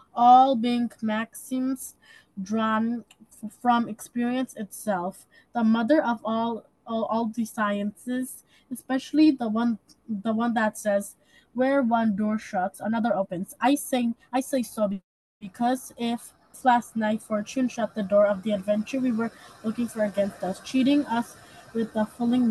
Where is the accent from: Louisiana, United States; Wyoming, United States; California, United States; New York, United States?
New York, United States; Hudson; I'm 10 years old, and I'm also from Hudson.